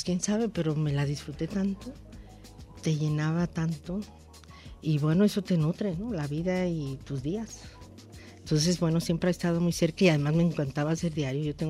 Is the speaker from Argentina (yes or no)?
no; Ciudad Obregón, Sonora, Mexico; born there; now in Guadalajara, Mexico; Entonces creo que ahí estuve muy poco y sí nací en Ciudad Obregón.